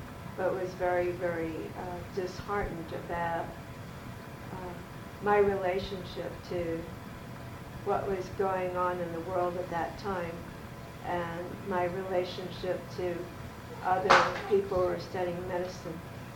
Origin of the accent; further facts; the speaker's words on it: East Coast, United States; also born or lived in Washington, D.C. / Hyattsville, Maryland / Queens Village, New York / Newark, New Jersey; I spent my life growing up on the East Coast, from Washington, D.C. to Hyattsville, Maryland, to Queens Village, New York City, to Newark, New Jersey.